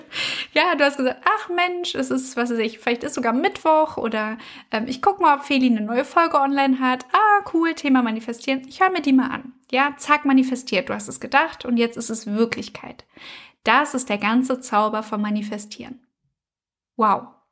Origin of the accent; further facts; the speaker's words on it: Frankfurt am Main, Hesse, Germany; now in Berlin, Germany; Ich wohne ja in Berlin, ich komme aber ursprünglich aus Frankfurt am Main.